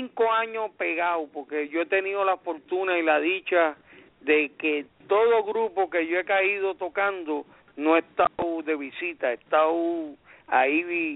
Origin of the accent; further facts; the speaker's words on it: Puerto Rico; now in New York, United States; Y yo vine de Puerto Rico a tocar con rápido que caí aquí, a Nueva York